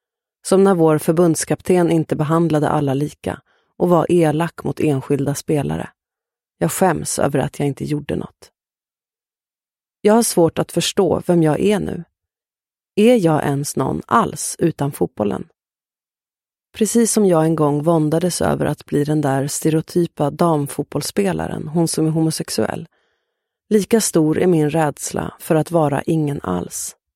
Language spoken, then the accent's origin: Swedish; Sweden; Precis efter den första skylten där det står V-rum ligger huset där jag är uppvuxen.